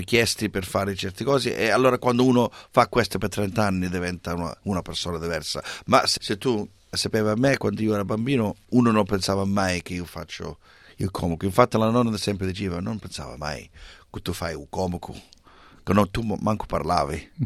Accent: Sydney, New South Wales, Australia; Io ero nato in Camperdown, a Sydney. È cresciuto più, sai, in Burwood, Strathfield, in a west of Sydney.

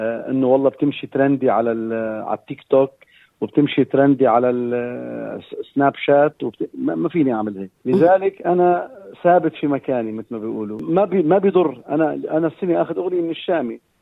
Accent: Baalbek, Baalbek-Hermel, Lebanon; أنا بعلبكي وبعتز بعلبكيتي لبناني وبعتز بلبنانيتي وأنا جنوبي وأنا بيروتي وأنا كل هذا. لذلك أنا بقول أنه هذا بيرجع لنشأتي

